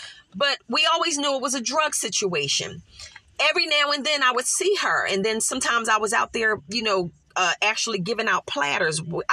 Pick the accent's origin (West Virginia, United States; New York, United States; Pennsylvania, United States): Pennsylvania, United States; Philadelphia; You know, I'm from Philly. And, you know, growing up back, you know, way back when I was a little girl, I walked the streets with my grandmother